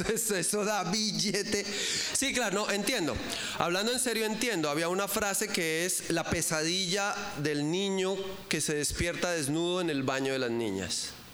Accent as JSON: {"language": "Spanish", "region": "Bogotá", "country": "Colombia", "said": "somos bogotanos, como se nota, y nos decía, nosotros en el altiplano vivimos envueltos."}